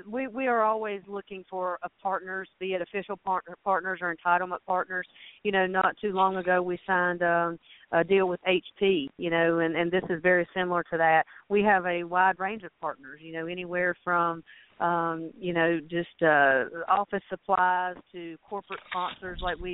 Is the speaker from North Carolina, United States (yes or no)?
yes; Ellerbe, North Carolina, United States; And I grew up in Ellerby, North Carolina, about 15 minutes from a track called Rockingham